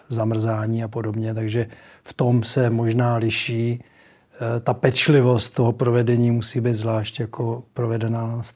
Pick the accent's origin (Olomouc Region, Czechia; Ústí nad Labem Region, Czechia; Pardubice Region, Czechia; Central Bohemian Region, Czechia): Ústí nad Labem Region, Czechia; Teplice; now in Liberec, Czechia; Já jsem vyrostl v Teplicích a v podstatě jsem vyrostl v Krušných horách a po vysoké škole jsem se přestěhoval do Liberce